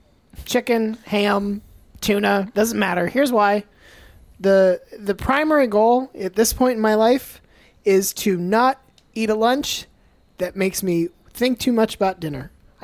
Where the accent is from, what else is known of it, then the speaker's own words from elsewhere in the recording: Gainesville, Florida, United States; born there; No, I was born in Gainesville.